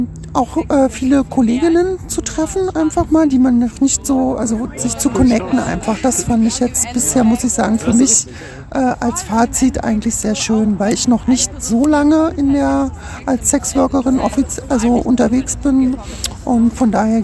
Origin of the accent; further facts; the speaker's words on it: Berlin, Germany; ich komme aus Berlin